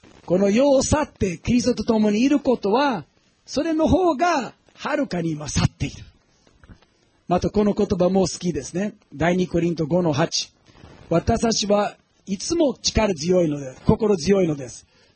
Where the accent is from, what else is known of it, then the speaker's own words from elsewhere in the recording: Brazil; ブラジルはこのカトリックの背景が強いから、僕はブラジルで育ちましたんですけども